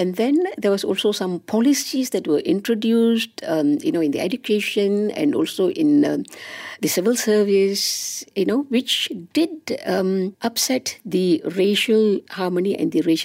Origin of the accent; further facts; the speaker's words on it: Alor Setar, Kedah, Malaysia; I was growing up in Alostar, although I was born in Kuala Krapahang, I grew up in Alostar. And, you know, there we had a multiracial neighborhood